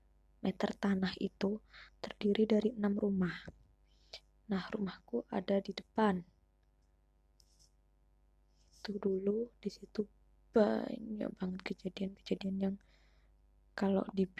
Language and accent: Indonesian; Malang, East Java, Indonesia; saya dari Malang.